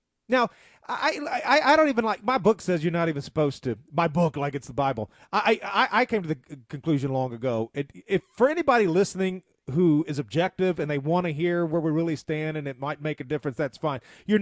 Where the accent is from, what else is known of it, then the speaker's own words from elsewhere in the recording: the South, United States; So as a white man, as a Christian, as a Southerner, I kind of prefer the company of people with whom I have more things in common.